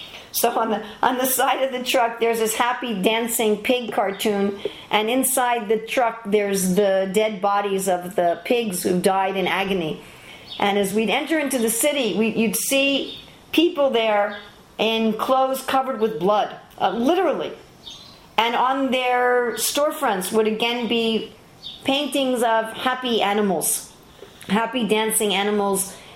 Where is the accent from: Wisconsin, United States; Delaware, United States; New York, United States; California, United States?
New York, United States; New York City; I grew up in New York City in Manhattan. Of course, where I grew up in New York, my parents were very well-to-do, and I grew up right across from a park, right across from Central Park.